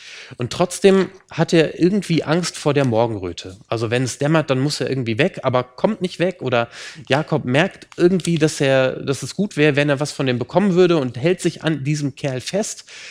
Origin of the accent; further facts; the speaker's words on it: Hanover, Lower Saxony, Germany; born there; now in Rheinhessen, Germany; Also ich bin in Hannover geboren und bin ein bisschen stolz drauf, möglichst wenig Akzent zu haben. Jetzt in Rheinhessen verwässert das so ein bisschen.